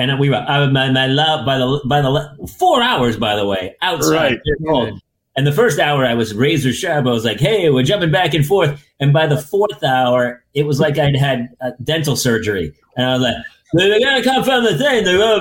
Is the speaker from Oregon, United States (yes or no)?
no; New Hampshire, United States; also born or lived in Maine; I grew up in New Hampshire and lived in Maine for a while.